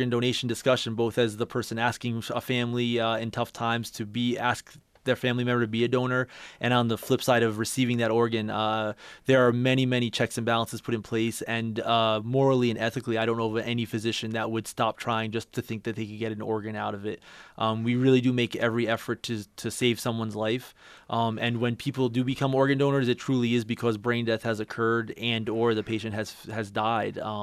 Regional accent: New York, United States; it shames me to say this as being a New Yorker at heart

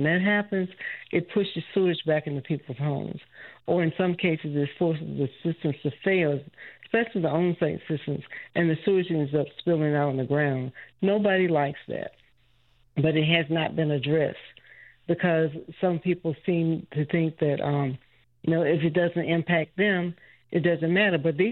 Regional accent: the South, United States; because I grew up black in the South during the civil rights movement.

